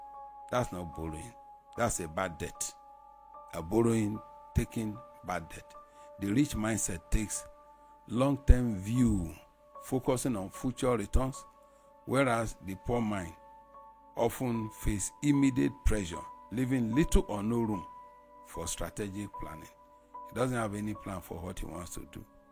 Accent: Nigeria; And as a Nigerian, I am desirous that you become one of the rich in Nigeria

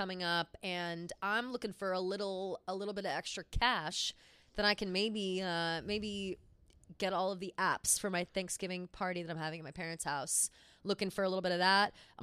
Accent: Flemington, New Jersey, United States; I'm thinking about like Flemington, like my hometown.

